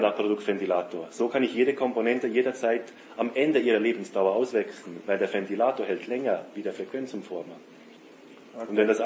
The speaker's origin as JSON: {"language": "German", "country": "Switzerland", "said": "Bei uns in der Schweiz wird ab und zu ist noch die Idee"}